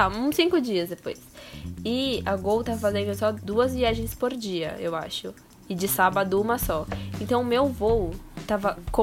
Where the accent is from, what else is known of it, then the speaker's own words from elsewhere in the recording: São Paulo, Brazil; Não, a gente é de São Paulo, né?